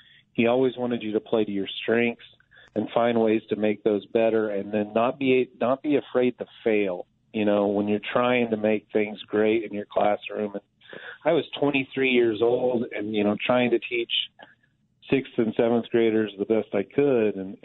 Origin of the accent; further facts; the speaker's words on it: Mulvane, Kansas, United States; I had growing up in Mulvane, I had amazing teachers.